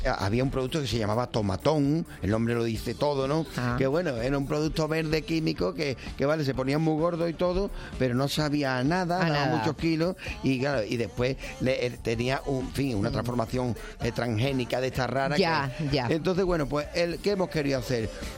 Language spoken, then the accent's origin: Spanish; Los Palacios, Andalusia, Spain; en mi tierra, en Los Palacios, es muy famoso el tomate.